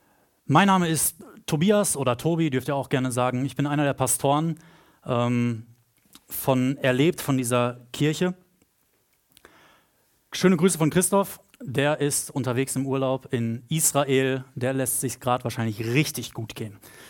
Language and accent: German; Lemgo, North Rhine-Westphalia, Germany; ich komme aus Lemgo ursprünglich, 40.000 Einwohner, kleines schönes Städtchen.